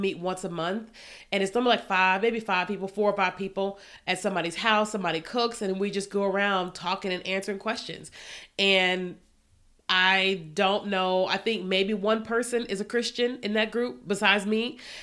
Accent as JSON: {"language": "English", "region": "Kentucky", "country": "United States", "said": "I'm from Kentucky. So I like to be around everybody, you know?"}